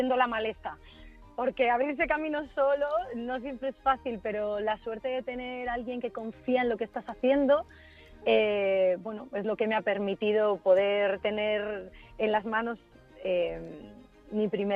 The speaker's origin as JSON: {"language": "Spanish", "town": "Madrid", "region": "Community of Madrid", "country": "Spain", "tie": "born there", "said": "se casan en Madrid y me tienen en Madrid."}